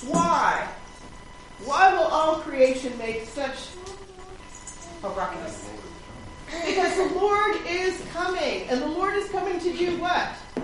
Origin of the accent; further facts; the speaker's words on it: the South, United States; Believe it or not, I was raised in the South, but the first time I went to a Baptist revival was in Utah.